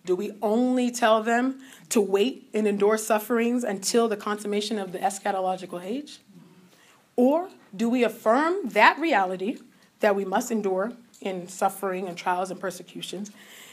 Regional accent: California, United States; back in 1994, my home state of California had Proposition 184 on the ballot

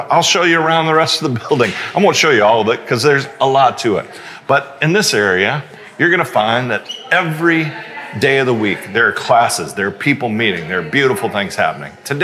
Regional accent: Houston, Texas, United States; in part because I grew up in Houston, and my neighbor David, his family welcomed me in when I was young.

